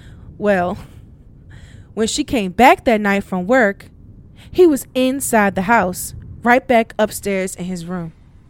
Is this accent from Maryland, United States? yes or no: yes; Maryland, United States; a story collected from my home state of Maryland by Harry Hyatt.